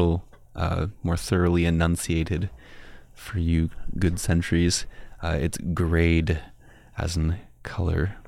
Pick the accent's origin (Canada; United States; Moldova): Canada; Ontario; He's actually from, I believe he's from Holland Landing, Newmarket, neighboring my hometown. I grew up around him